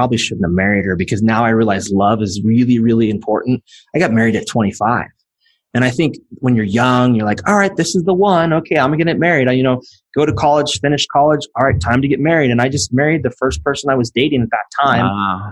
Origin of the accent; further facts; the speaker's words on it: California, United States; So I grew up in the Central Valley right here in the middle of California, and there's oranges all over the place.